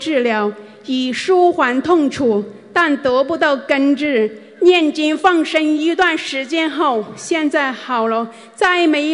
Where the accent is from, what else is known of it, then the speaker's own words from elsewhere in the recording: Hong Kong; 大家好，我来自香港。